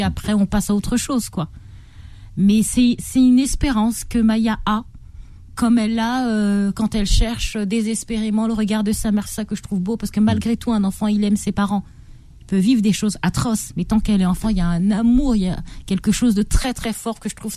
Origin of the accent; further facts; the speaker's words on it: France; moi je suis née en France, j'ai grandi